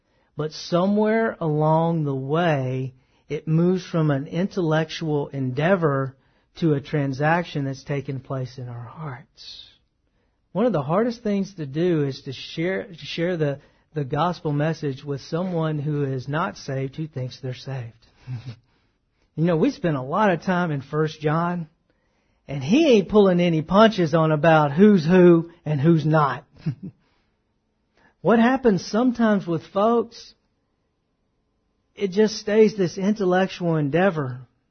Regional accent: the South, United States; Man, I grew up in the South.

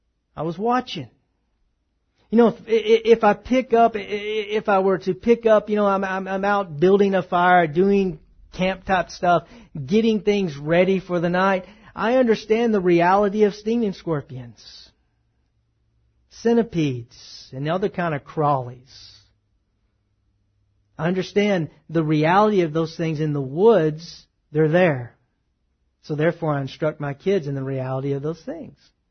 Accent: Texas, United States; see, I grew up in Texas. No one ever had to tell me to watch out for snakes.

